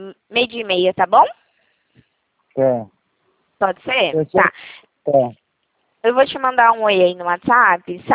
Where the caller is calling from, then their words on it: Ribeirão Preto, São Paulo, Brazil; de Ribeirão Preto.